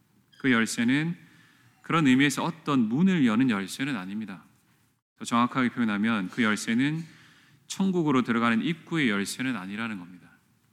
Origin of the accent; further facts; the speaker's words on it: South Korea; born there; 만약 내가 대한민국이라는 나라에서 태어나지 않고 어떤 대륙의 아주 가난한 나라에서 태어났다면